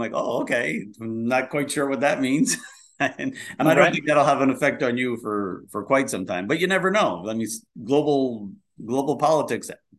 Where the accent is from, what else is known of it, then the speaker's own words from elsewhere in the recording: Ireland; Or I'll give my home country a plug. Ireland just got named the number 3 country in the world.